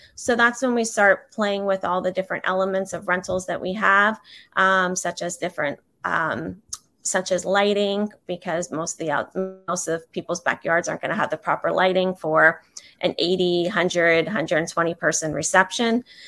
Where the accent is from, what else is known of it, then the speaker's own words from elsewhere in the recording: Pennsylvania, United States; I am from Pennsylvania, so I am so glad to be gone from the snow.